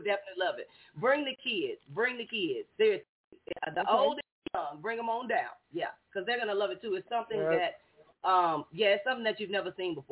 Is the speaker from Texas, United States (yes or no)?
yes; Fort Worth, Texas, United States; We're from Texas. Yeah, Fort Worth.